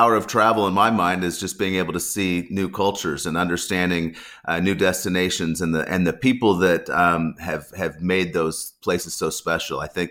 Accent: Colorado, United States; And I was born and raised in Colorado. I learned how to ski when I was three

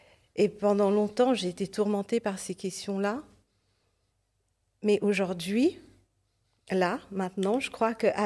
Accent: Mauritius; C'était à Maurice pendant longtemps, mon pays natal où je suis née et j'ai grandi.

